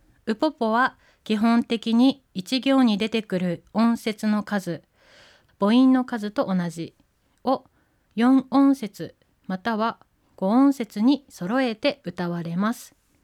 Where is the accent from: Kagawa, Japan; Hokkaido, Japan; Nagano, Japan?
Hokkaido, Japan; Chiroto; 私や沖津翼くんはこのチロットコタンの出身です。